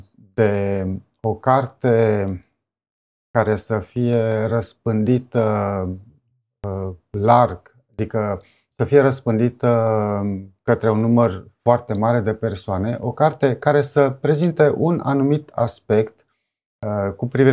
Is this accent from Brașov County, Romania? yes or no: yes; Brașov, Brașov County, Romania; Crescând în Brașov, la asfalt